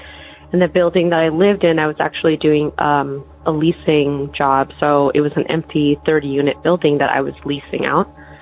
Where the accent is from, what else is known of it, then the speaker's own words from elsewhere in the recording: Los Angeles, California, United States; I'm from Los Angeles, California. I had a weird story that happened in 2008. I moved to Pasadena from just another part of LA, not far away from there